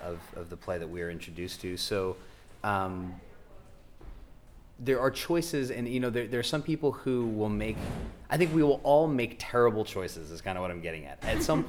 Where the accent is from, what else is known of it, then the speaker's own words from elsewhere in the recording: New York, United States; I'm from upstate New York.